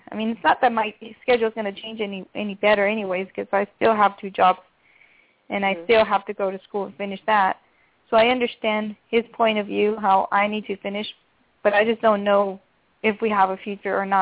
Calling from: Los Angeles, California, United States; from Los Angeles.

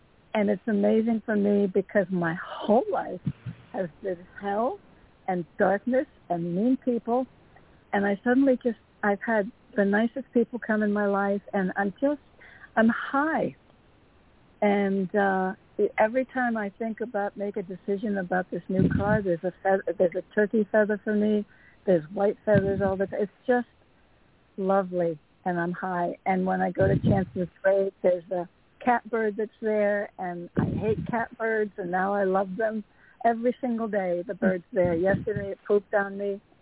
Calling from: Connecticut, United States; in Connecticut.

